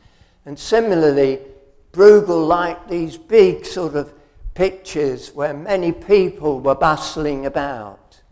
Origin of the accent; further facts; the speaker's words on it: London, United Kingdom; I got homesick for London. I'm a Londoner.